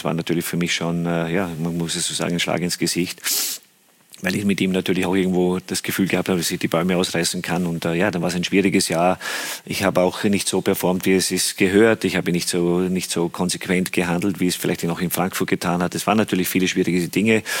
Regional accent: Bern, Switzerland; war jetzt ein paar Tage in der Schweiz, in Bern, in meiner alten Heimat

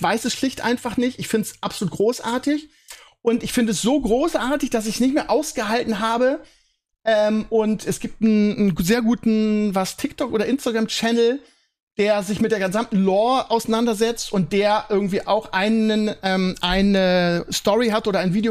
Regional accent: Bremen, Germany; ich komme ja aus dem Bremer Ghetto, Gröpeling.

